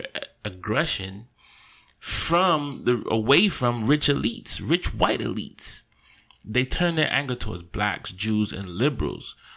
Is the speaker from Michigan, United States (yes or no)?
no; Syracuse, New York, United States; That's what we used to say when I grew up. And I grew up in Syracuse, New York. So I saw white poverty.